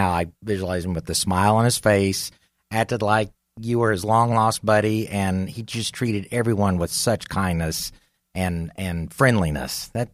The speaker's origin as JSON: {"language": "English", "town": "Pryor", "region": "Oklahoma", "country": "United States", "tie": "born or raised there", "said": "I'm born and raised in Pryor, Oklahoma."}